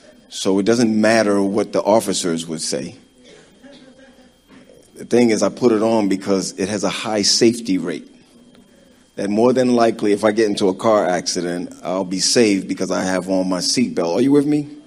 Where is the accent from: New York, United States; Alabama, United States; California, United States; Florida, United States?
New York, United States; Brooklyn; Oh, I'm from Brooklyn, New York. The two people that bore me come from Jamaica. One from Mandeville, one from St. James area.